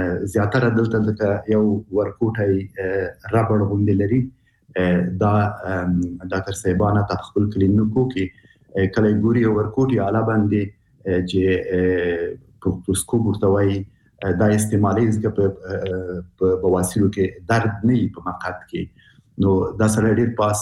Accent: Afghanistan; موږ په انانوي شکل موږ افغانان شرمېږو چې د دغه ځای نه خبرې وکړو

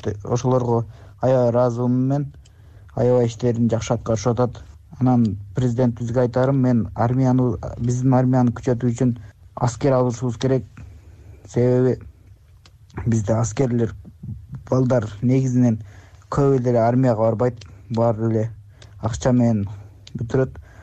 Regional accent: Batken Region, Kyrgyzstan; Мен Баткенден болом

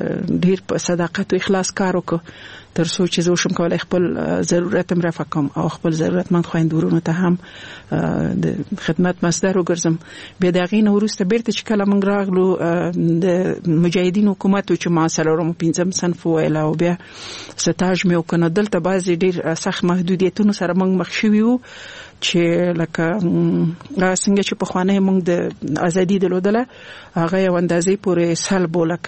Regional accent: Nangarhar, Afghanistan; also born or lived in Laghman; زه خپله د لغمان ولایت یم او زما مور غوښتل چې زه باید ښه ځای کې درس ووایم، نو ځکه هغه به په لغمان کې وه، زه یې ماما کور کې په ننګرهار کې پریښی وم.

